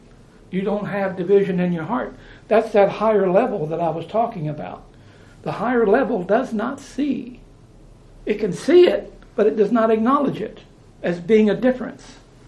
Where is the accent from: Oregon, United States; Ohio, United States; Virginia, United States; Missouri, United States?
Missouri, United States; St. James; By saying I'm from St. James, I am from St. James.